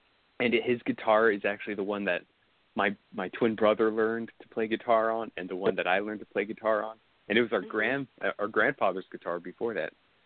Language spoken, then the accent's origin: English; Kansas, United States; I do live in the Kansas City area. I grew up kind of outside of the Kansas City area, kind of in a more rural area of Kansas. But yeah, I've lived here almost a vast majority of my life.